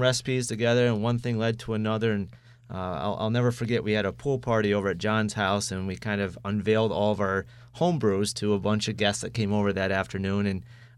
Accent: Castleton, New York, United States; We are three guys from Castleton, New York. We were all home brewers

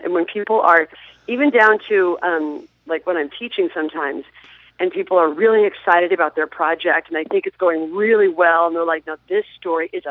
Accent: Midwest, United States; I'm from the Midwest, so I was surrounded by everybody.

